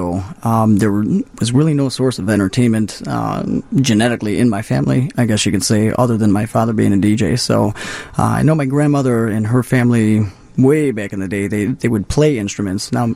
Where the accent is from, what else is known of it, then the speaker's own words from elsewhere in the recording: Illinois, United States; South suburbs, Chicago South Heights, suburbs.